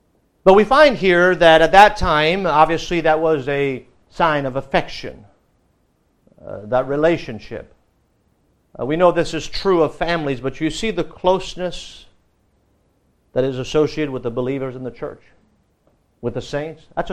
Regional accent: France; I grew up in France

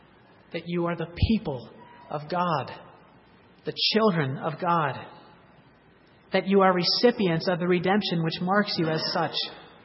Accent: Massachusetts, United States; born there; I was born in Massachusetts, and I spent a little less than half of my life there.

